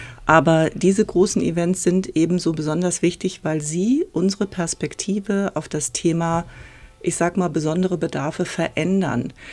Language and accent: German; Cologne, North Rhine-Westphalia, Germany; in meiner Heimatstadt Köln